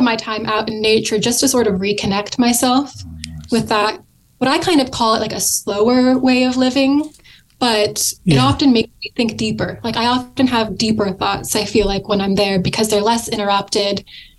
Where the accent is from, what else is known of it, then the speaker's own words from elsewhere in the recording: California, United States; I don't exist very well in them because, you know, I was raised in California. I do much better in warm weather.